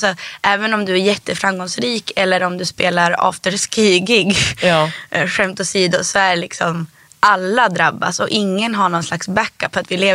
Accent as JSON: {"language": "Swedish", "town": "Rättvik", "region": "Dalarna County", "country": "Sweden", "tie": "born or raised there", "said": "jag är uppvuxen, först så växte jag upp i Rättvik i Dalarna. Mm. Där var det hur mycket spelmän som helst. Men min familj kom från Västernorrland. Vi var inte från Dalarna."}